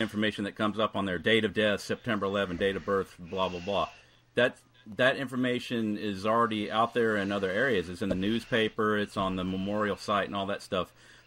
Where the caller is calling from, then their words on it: Lawton, Oklahoma, United States; I'm calling from Lawton, Oklahoma.